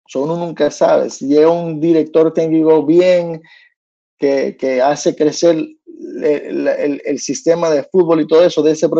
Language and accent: Spanish; Tampa, Florida, United States; born there; un equipo de los Rowdies, por decir, que es de donde yo nací aquí en Estados Unidos